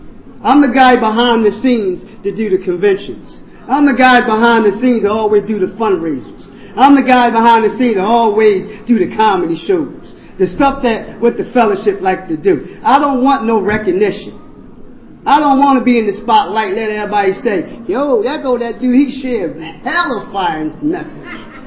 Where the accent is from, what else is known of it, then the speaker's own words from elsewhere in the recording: Philadelphia, Pennsylvania, United States; I'm from the Philadelphia area.